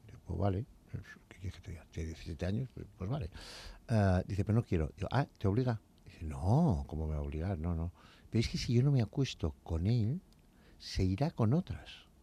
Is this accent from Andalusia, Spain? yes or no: no; Pamplona, Navarre, Spain; grupos de manadas que empezaron en mi tierra, en Pamplona